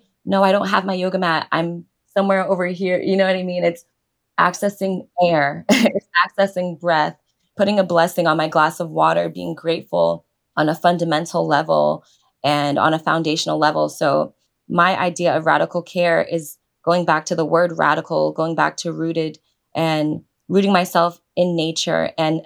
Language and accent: English; New York, United States; But a lot of it, as a New Yorker, I know this fast pace sometimes has me confused that I should be somewhere that I'm not